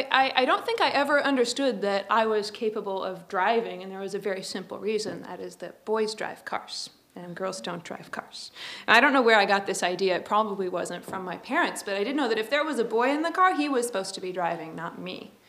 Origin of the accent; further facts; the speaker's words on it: Gig Harbor, Washington, United States; I grew up in Gig Harbor, Washington, gorgeous place, used to be rural once, not anymore.